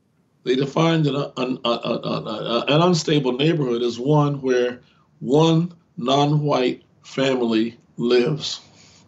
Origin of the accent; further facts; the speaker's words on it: Gary, Indiana, United States; I grew up in the Chicago area, and in Gary, Indiana, to be exact.